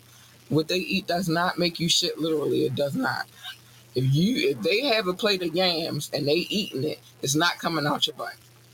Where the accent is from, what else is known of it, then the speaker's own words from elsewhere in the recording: Canada; I can't help how I talk because I'm Canadian.